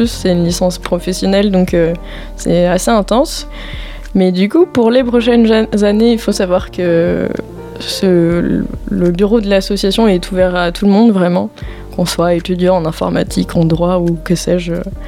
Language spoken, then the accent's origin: French; Bordeaux, Nouvelle-Aquitaine, France; Bah alors moi, je viens de Bordeaux.